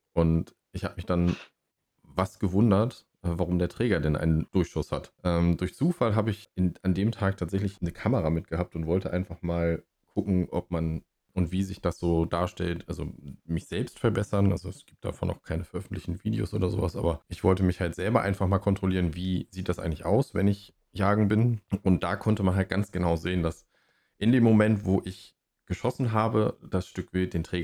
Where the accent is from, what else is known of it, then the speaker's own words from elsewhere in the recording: Schleswig-Holstein, Germany; hier bei uns in Schleswig-Holstein